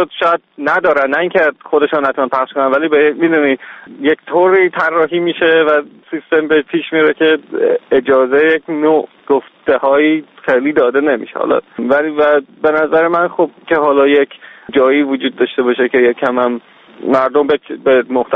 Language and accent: Persian; Iran; برای ماها که توی ایران بزرگ شدیم به نظر من خیلی دوره باشکوهی بود